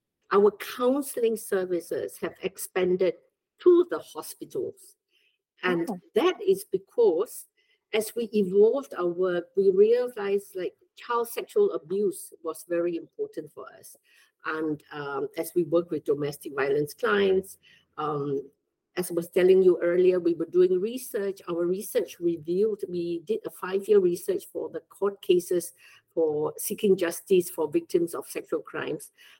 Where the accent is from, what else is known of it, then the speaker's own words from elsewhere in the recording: Penang, Malaysia; So all this, we could understand that even as a Malaysian.